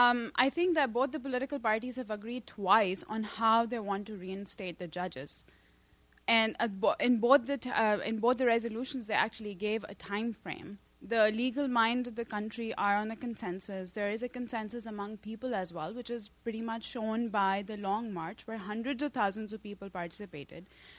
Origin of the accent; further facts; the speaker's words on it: Pakistan; I'm a Pakistani student here.